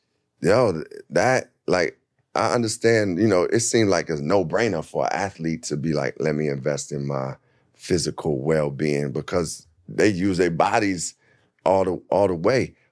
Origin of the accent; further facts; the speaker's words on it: Chicago, Illinois, United States; I'm like super grateful that I was just born and raised in Chicago